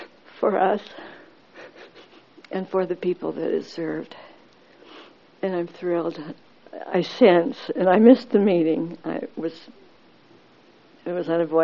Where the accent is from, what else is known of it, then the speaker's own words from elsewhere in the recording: Los Angeles, California, United States; I'm from Los Angeles.